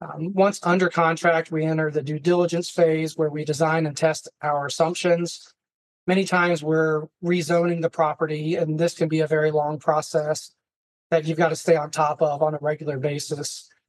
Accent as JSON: {"language": "English", "town": "Atlanta", "region": "Georgia", "country": "United States", "tie": "born or raised there", "also_born_or_lived": "Savannah", "said": "So I've been a Georgia boy my whole life, born in Savannah, but did most of my growing up in Atlanta. I grew up in a home building family."}